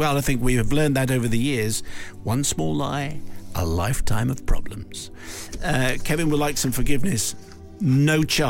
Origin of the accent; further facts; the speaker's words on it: Norwich, East of England, United Kingdom; "Where are you from?" they said. I said, "I'm from Norwich."